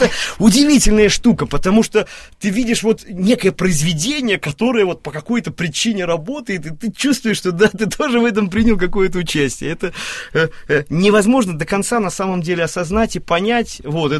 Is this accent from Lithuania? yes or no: yes; Vilnius, Vilnius County, Lithuania; Моя будущая супруга из Москвы, я из Вильнюса.